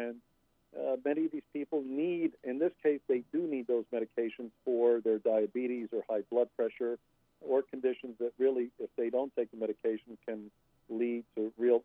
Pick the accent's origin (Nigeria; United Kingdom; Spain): Spain; now in United States; I'm originally from Spain. I speak, you know, fluent Spanish and a few other languages, but I was raised in a multicultural Hispanic community